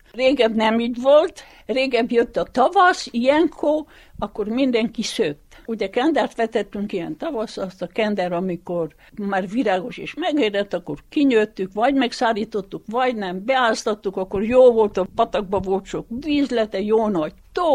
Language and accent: Hungarian; Istvánháza, Hungary; 1942. június 26-án születtem Istvánházán. Itt is éltem, itt is lakom, most is